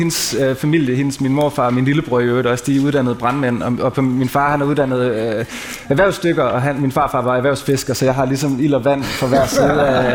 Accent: Central Denmark Region, Denmark; Jeg er jo fra Mols

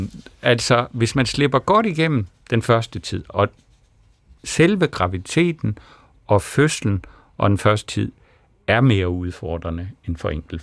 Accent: West Jutland, Denmark; Nu er jeg jo vestjyde

